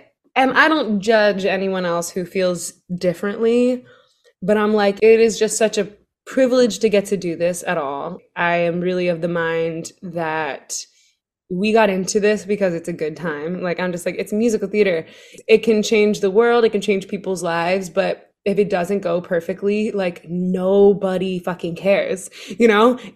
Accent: Seattle, Washington, United States; also born or lived in Missoula, Montana; I grew up in Seattle. Well, I kind of grew up all over. That's a longer winded question. But Seattle was home for the longest.

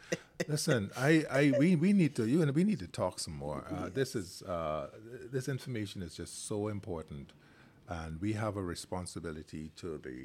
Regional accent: Seagrave, Grand Bahama, Bahamas; the history of where I came from Grand Bahama, because I grew up in a little area in Seagrave

